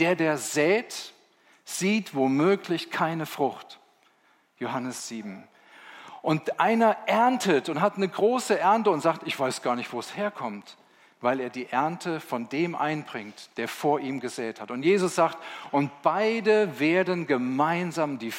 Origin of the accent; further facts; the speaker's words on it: Busenhausen, Rhineland-Palatinate, Germany; also born or lived in Helmenzen; Ich komme aus Busenhausen. Oh, peinlich. Okay. Zum Glück sind wir später nach Helmensen gezogen, dann ging es dann wieder. Wir haben dann Bauernhof.